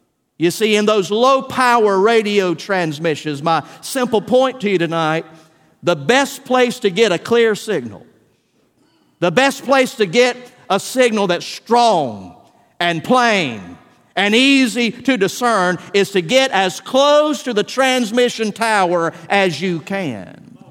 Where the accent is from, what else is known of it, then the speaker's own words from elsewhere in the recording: Valdosta, Georgia, United States; One of my first real jobs growing up in Valdosta was actually to work at what then was a country radio station.